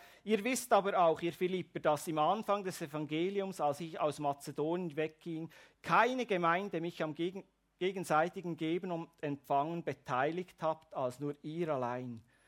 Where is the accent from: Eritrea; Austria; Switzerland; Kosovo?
Switzerland; wir als Schweizer, wir könnten fast alle in diese Kerbe schlau sagen, wir sind so überreich beschenkt.